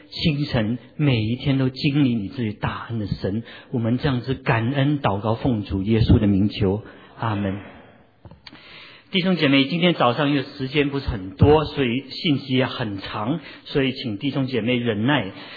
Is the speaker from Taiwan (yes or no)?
yes; Taiwan; first language Mandarin; 我爸爸妈妈是广东人，不过呢我是在台湾长大，所以我的母语是国语。我是前几年才学会说原来国语在中国内叫普通话。